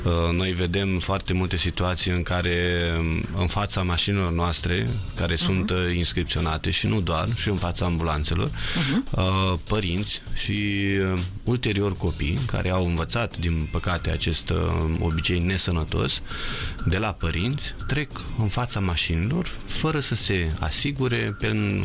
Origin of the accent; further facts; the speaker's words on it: Bacău, Bacău County, Romania; Dar sunt din Bacău, adică să nu... Sunt moldoveană.